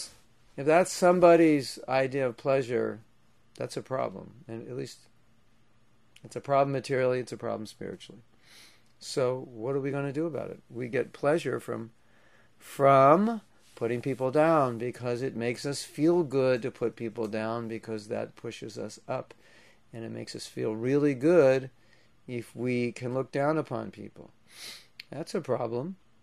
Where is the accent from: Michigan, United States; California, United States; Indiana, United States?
California, United States; Los Angeles; now in Alachua, United States; And I grew up in Los Angeles, so hunters were like aliens to us. We never met one.